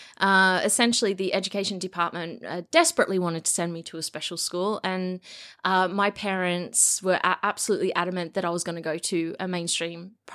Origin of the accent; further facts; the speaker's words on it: Australia; as I'm sure you can tell by the accent, listeners, I am not a local in any way, shape, or form. I am from Australia, from the land of neighbours and home and away and all that stuff. I grew up there